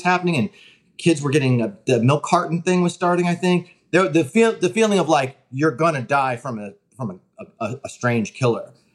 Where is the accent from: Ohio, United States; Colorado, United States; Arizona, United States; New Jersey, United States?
Colorado, United States; Denver; I am. Yeah, I'm from North Denver. I really did the best I could in the first movie to recreate the feeling of the neighborhood I grew up in.